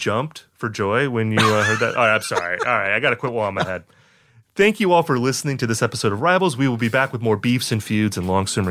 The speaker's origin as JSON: {"language": "English", "region": "Midwest", "country": "United States", "tie": "born or raised there", "said": "myself, growing up in the Midwest, you listen to … you're like, you feel so much FOMO listening to that band."}